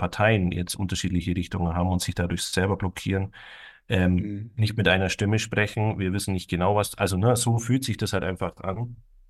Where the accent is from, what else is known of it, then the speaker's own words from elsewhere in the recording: Bavaria, Germany; Ich komme aber aus Bayerisch Schwaben und da ist mir die Schweiz einfach zu teuer.